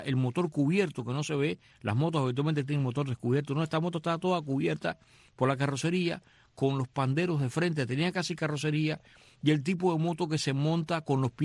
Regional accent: Matanzas, Cuba; moved away; yo tenía todas esas revisticas que mi mamá las compraba de niño, pero se quedaron en Cuba. E incluso se quedaron en la casa de Matanzas

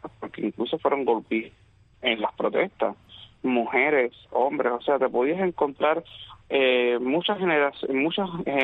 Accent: Cuba; un orgullo de mis cubanos, de mis hermanos, de mi tierra

